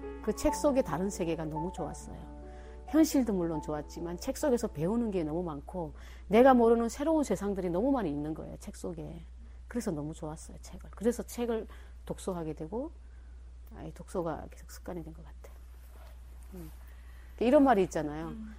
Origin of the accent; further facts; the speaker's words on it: North Korea; now in South Korea; 북한에서 와서 6년밖에 안 됐는데